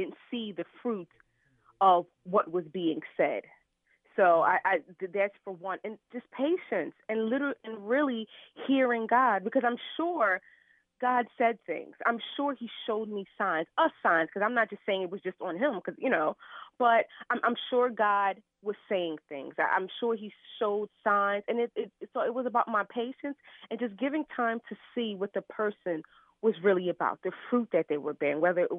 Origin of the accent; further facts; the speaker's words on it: Philadelphia, Pennsylvania, United States